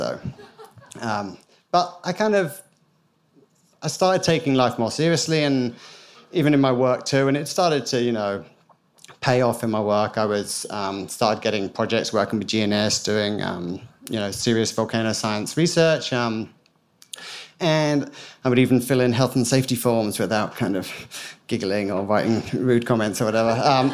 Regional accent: Christchurch, Canterbury, New Zealand; so I'm from Christchurch, and I live out in Sumner, and the earthquake sequence happened, and that coincided with the birth of my first son.

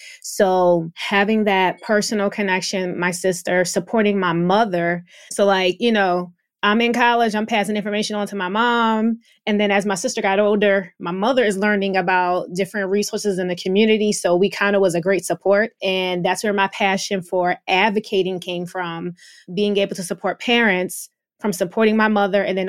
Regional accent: Philadelphia, Pennsylvania, United States; growing up, being born and raised in Philly and then working with students that look like me

